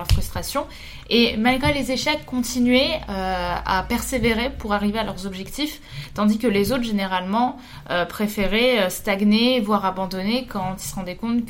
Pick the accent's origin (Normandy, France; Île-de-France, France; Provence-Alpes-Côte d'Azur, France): Île-de-France, France; Paris; Je suis parisienne